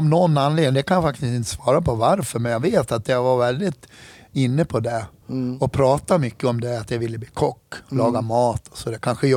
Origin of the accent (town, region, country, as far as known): Hedemora, Dalarna County, Sweden; born or raised there